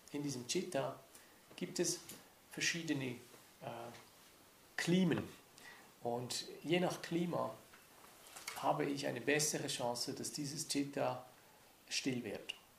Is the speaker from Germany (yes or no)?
yes; Bavaria, Germany; Und dann wird dieser Kuckuck plötzlich zum Allgäuer Kuckuck und ich bin ein Allgäuer